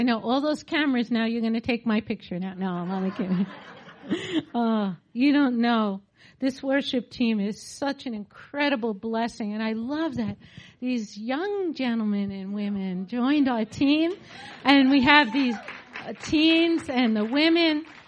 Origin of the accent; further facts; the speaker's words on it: New York, United States; we call it, we're from New York, so sister.